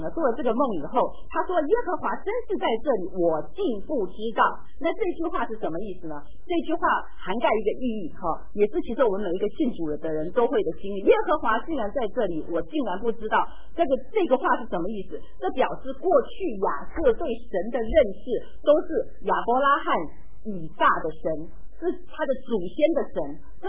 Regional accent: Taiwan; 那上课的时候我们从台湾来的话就是一张长桌子

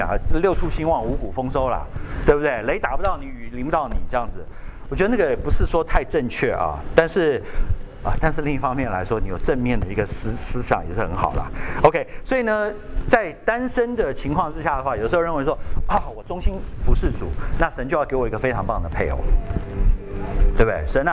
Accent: Taiwan; 至少我是台湾来嘛，我们台湾小时候那个嚯、哦、那个我那个年代啦

